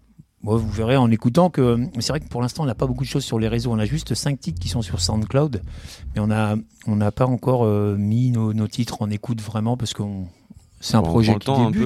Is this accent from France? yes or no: yes; Pays de la Loire, France; parce que je suis mayennais du Nord-Mayenne, quoi.